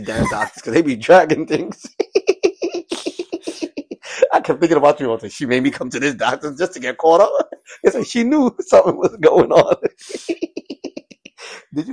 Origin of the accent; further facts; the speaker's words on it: Gambia; moved away; Since I came from Gambia